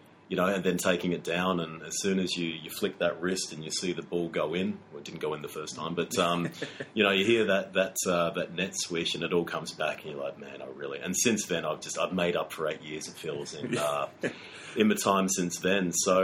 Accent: Adelaide, South Australia, Australia; But no, look, I grew up in Adelaide. Don't hold that against me, guys. But I made it out to Victoria

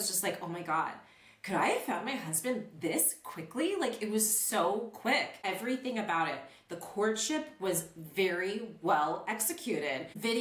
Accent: United States; now in France; I was like, listen, I'm American.

